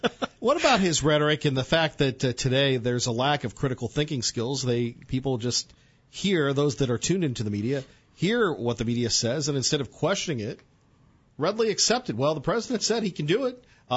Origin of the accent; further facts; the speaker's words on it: United States; As an American. Tough to say.